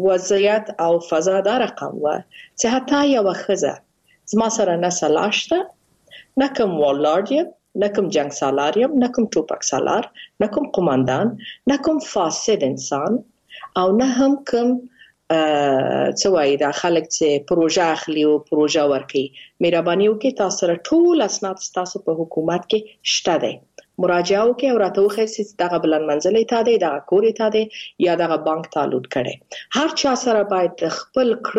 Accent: Afghanistan

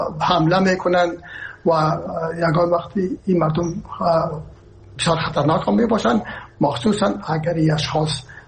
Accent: Herat, Afghanistan; من که هستم از هرات هستم و پدر مادر من هرات هستن

